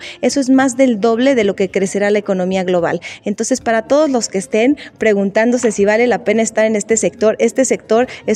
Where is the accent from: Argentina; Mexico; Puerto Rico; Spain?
Mexico; yo soy mexicana, como puedes escuchar